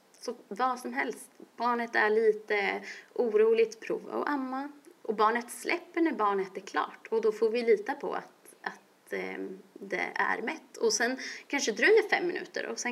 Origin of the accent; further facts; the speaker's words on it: Örebro, Örebro County, Sweden; Jag är ju från Örebro